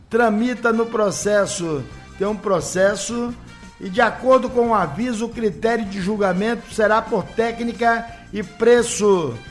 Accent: Bahia, Brazil; O Vitória é a Bahia e eu sou baiano.

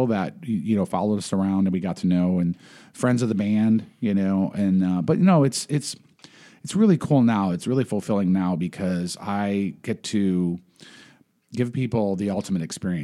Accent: Buffalo, New York, United States; You know, I'm from Buffalo, like I said

